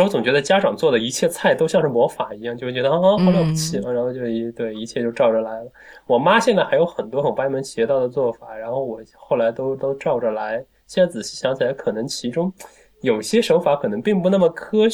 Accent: Wuxi, Jiangsu, China; 我们无锡至少在我们家乡那一带，

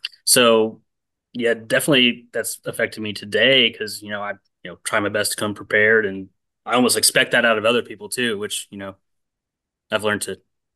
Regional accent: Akron, Ohio, United States; So I grew up in Ohio in the Akron area, and you know, my dad played piano.

